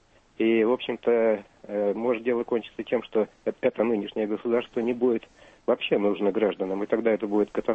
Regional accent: Moscow, Russia; Я из Москвы.

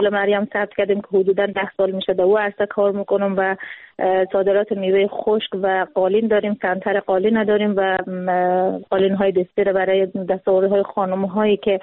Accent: Afghanistan; also born or lived in Iran; ما اوائل که آمده بودیم افغانستان چون مهاجر بودیم در ایران و وقت افغانستان رفتیم

